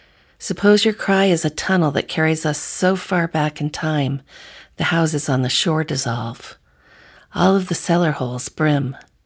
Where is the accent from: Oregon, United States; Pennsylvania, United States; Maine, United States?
Maine, United States; Eliot; I'm from Elliott, Maine